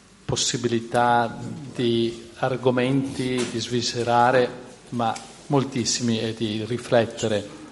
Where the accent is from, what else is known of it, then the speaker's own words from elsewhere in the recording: Trentino-Alto Adige, Italy; io mi sento trentino, sono trentino